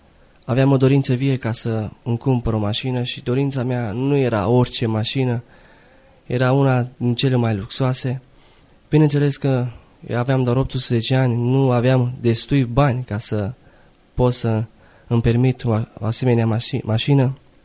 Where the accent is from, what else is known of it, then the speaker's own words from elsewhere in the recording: Zalău, Sălaj County, Romania; m-am născut într-o familie creștină ortodoxă, am 23 de ani, sunt din Zalău